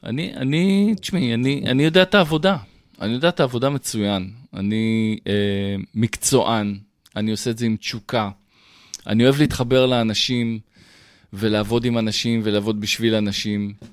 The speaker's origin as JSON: {"language": "Hebrew", "town": "Holon", "region": "Tel Aviv District", "country": "Israel", "tie": "born or raised there", "said": "אני גדלתי מטר מבית קולנוע."}